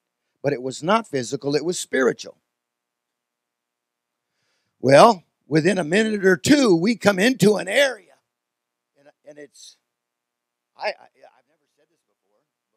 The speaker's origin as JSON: {"language": "English", "town": "Puyallup", "region": "Washington", "country": "United States", "said": "I didn't minister in Seattle. I mean, we did some street meetings up there a time or two, but I was from Puyallup."}